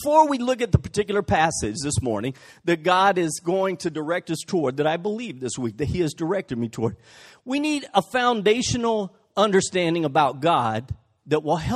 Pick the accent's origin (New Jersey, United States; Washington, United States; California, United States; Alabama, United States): Alabama, United States; Butler; I grew up in Butler. We only got one channel in Butler, Channel 11, out of Meridian, Mississippi